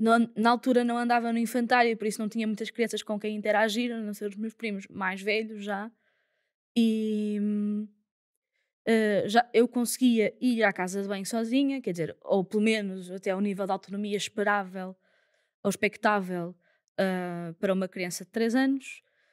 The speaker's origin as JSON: {"language": "Portuguese", "region": "Porto", "country": "Portugal", "tie": "born or raised there", "said": "Bem, eu nasci no Porto, sou do Porto, vivo no Porto, eu ainda continuo a fazer a minha vida toda no Porto"}